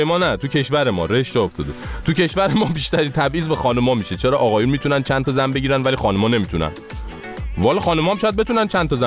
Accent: Iran; من ایرانیم،

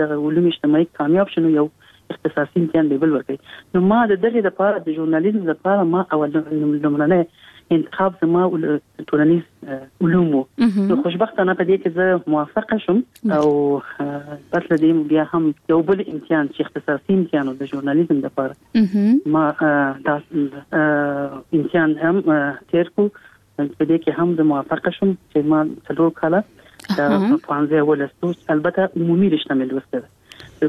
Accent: Kabul, Afghanistan; زه په کابل کې پیدا یم

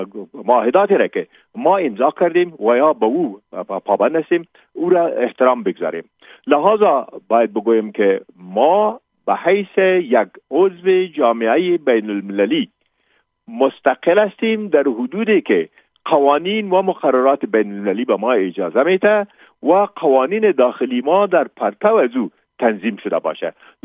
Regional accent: Afghanistan; ما افغان هستیم

